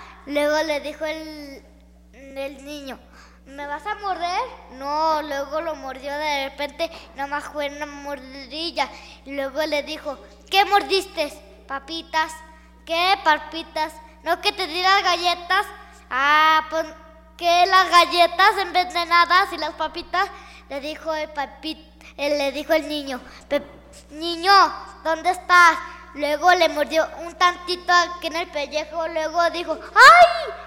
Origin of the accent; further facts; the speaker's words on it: Chalchihuites, Zacatecas, Mexico; soy de Chachihuite. Vengo a contarles una historia.